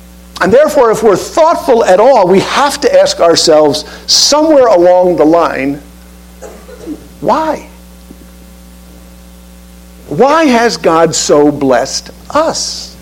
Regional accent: United States; See, as Americans, we are the powerful. We are the wealthy. We are the strong. We are the educated. And we as American citizens are among those of, quote, noble birth.

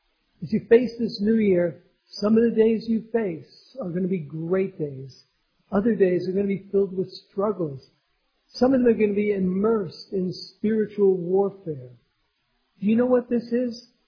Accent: New York City, New York, United States; for us, in growing up in New York City, that was the way we thought of the year.

